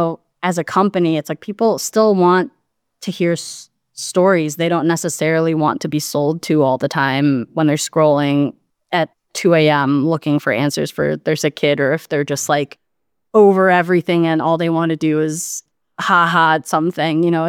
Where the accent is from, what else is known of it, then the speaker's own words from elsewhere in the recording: Chicago, Illinois, United States; I'm originally from Chicago, and every time I go back to Chicago, I've really been trying to take the time to see it in a different way that maybe I haven't when I was growing up.